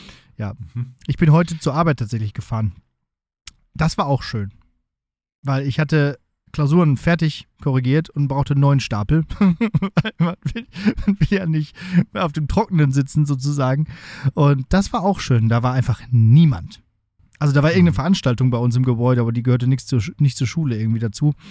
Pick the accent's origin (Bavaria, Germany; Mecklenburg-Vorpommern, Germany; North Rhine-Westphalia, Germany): North Rhine-Westphalia, Germany; Münster; Osnabrück, also auch als Münsteraner, ist ganz hübsch eigentlich.